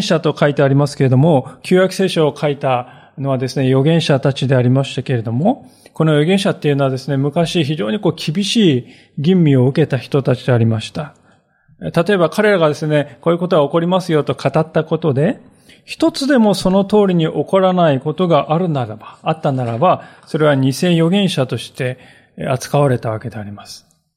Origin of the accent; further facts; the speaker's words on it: Miyagi, Japan; 私たち宮城県人にとって決して一生忘れないであろう、忘れられないであろう、あの東日本大震災。